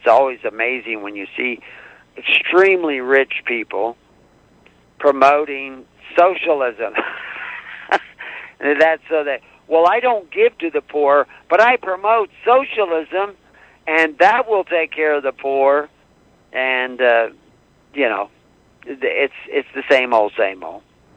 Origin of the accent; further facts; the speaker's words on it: Houston, Texas, United States; I grew up in Houston on the bayous in Texas, and I had those in my play place all the time.